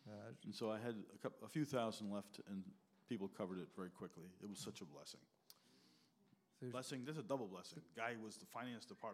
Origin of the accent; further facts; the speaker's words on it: New York City, New York, United States; Don't forget I'm from New York City.